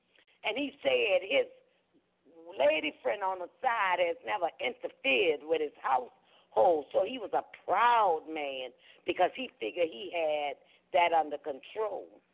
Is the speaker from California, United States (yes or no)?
no; New Orleans, Louisiana, United States; especially when I grew up in the Desire Project